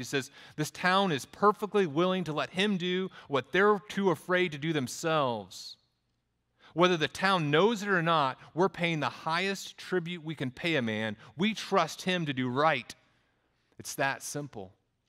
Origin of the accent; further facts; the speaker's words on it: Texas, United States; accent: Texas; That's my Texas accent. I don't know how to say it right.